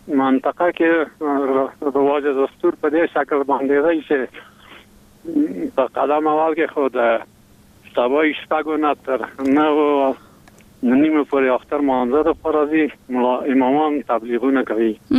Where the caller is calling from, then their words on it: Parwan, Afghanistan; د پروان ولایت نه.